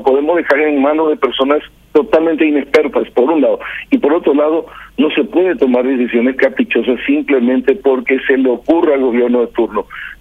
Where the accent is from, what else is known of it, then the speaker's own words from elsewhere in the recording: Paraguay; Nosotros como paraguayos